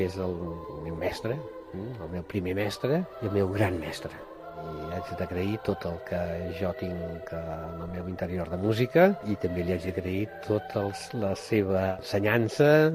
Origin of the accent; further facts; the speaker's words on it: Barcelona, Catalonia, Spain; born there; now in Vilassar de Dalt, Spain; tinc 60 anys, sóc nascut al Poble Sec de Barcelona i des de l'any 76 visc a Vilassar de Dalt.